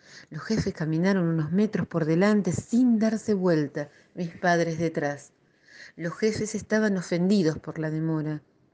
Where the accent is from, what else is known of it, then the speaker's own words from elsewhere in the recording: Argentina; Así que yo soy half. Soy japonesa en Argentina y argentina en Japón